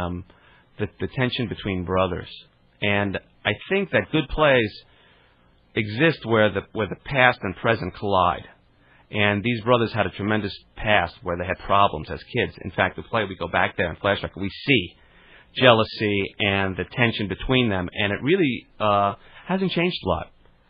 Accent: Garden City, New York, United States; I'm Long Island

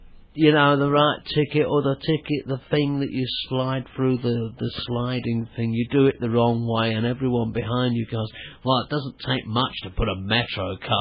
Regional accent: England, United Kingdom; because I'm English and we're very polite and all

